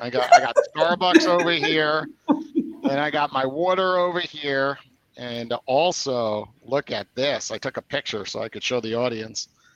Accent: New York City, New York, United States; I was raised in New York by an entrepreneur, my father. He ran a store in New York City called Captain Hooks.

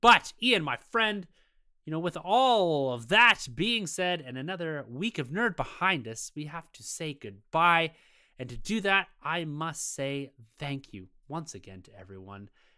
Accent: Canada; as a Canadian

